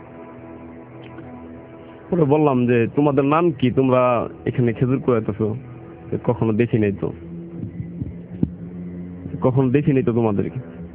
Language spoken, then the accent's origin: Bangla; Dhaka, Dhaka Division, Bangladesh; এই ঘটনাটার পরে আমি ঢাকা চলে আসি, পরে থেকে আমি এইখানেই বড় হয়েছি।